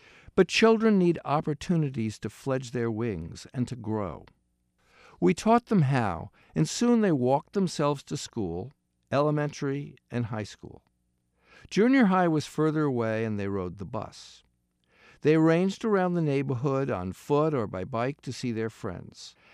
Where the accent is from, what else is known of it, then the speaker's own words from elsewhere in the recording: New York City, New York, United States; I was brought up in New York City in the heart of Brooklyn.